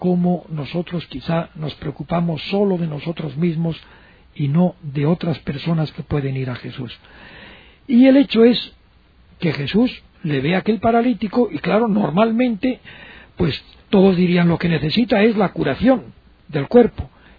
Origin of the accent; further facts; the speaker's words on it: Burgos, Castile and León, Spain; una música que es de mi tierra, de mi provincia, de mi región de Castilla, de Burgos